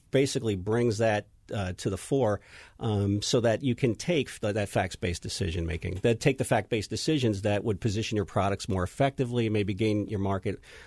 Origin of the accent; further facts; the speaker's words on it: New Jersey, United States; Yeah, I grew up in New Jersey, and submarine sandwiches were grinders up here.